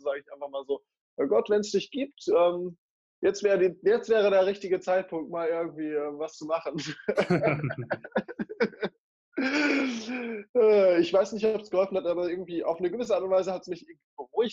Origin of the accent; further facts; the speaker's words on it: North Rhine-Westphalia, Germany; ich bin aufgewachsen im Herzen des Treuteburger Waldes, in einem kleinen Dorf in der Nähe von Bielefeld.